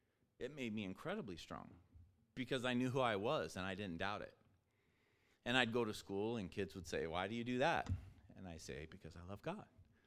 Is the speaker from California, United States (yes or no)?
no; Toppenish, Washington, United States; So we moved to Toppenish, and I spent quite a few years growing up in Brother Davenport's church, Jim Davenport, who many of you know, and sat under him for quite a few years.